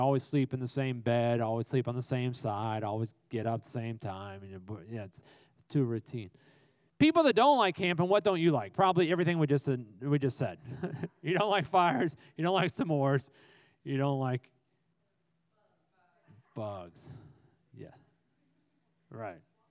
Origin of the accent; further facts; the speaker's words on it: Arlington, United States; Even when I was a kid, I grew up in Arlington in the 1970s.